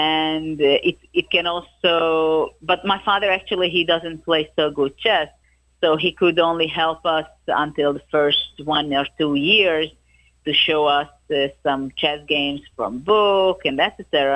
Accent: Hungary; English is a second language; This was very special in my home country also to perform and show with between all the men players that I am the winner of that event. And I think this was kind of a breakthrough in Hungary and internationally

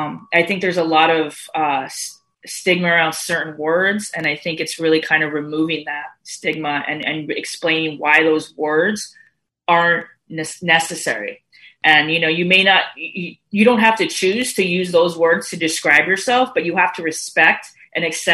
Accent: El Paso, Texas, United States; also born or lived in Austin; So I was born in El Paso, Texas.

